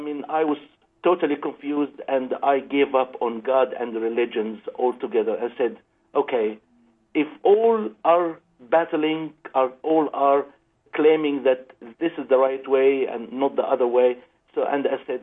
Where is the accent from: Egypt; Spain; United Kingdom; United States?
Egypt; I'm one of those kids who grew up in a Christian family. And if we go a little bit in history, you know that Egypt, as part of the Middle East, part of North Africa